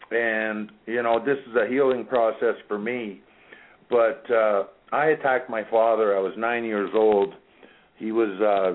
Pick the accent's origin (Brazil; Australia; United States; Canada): Canada; Windsor, Ontario; also born or lived in Paris, France / Quebec; I was born in Paris, France. He was in Interpol in Rome when I was born. And then we moved to Quebec, and then we moved to Windsor, Ontario.